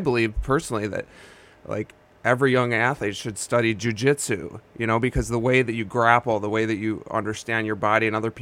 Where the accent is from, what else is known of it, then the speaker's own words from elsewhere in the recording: Chicago, Illinois, United States; I grew up in Chicago area.